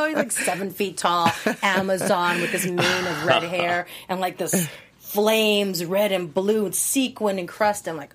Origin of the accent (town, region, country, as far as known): Hawaii, United States